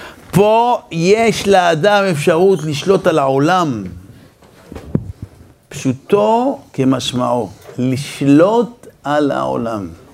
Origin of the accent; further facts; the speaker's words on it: Beersheba, Southern District, Israel; זה בדיוק היה עיר מולדתי באר שבע.